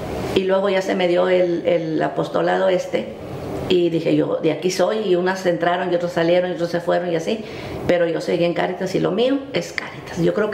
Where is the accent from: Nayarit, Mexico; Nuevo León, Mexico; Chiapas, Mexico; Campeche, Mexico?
Nuevo León, Mexico; China; porque yo no soy ahí de Hidalgo, ¿verdad? Yo soy de pueblo, de China, Nuevo León.